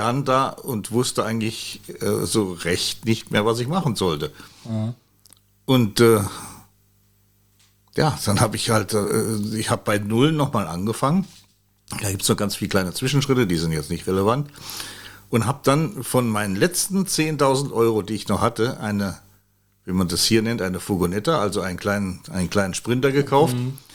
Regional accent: Moers, North Rhine-Westphalia, Germany; in Moers, in meiner alten Heimat

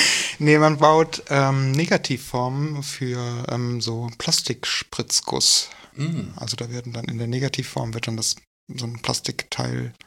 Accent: Wuppertal, North Rhine-Westphalia, Germany; also born or lived in Dortmund; Ich komme eigentlich aus Wuppertal und habe aber ganz lange in Dortmund gewohnt.

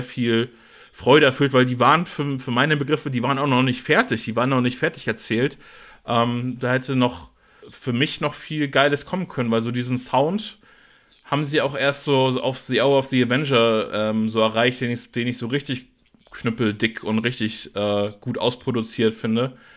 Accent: Kiel, Schleswig-Holstein, Germany; so als Kieler einfach so mal in die Mitte von Deutschland fahren

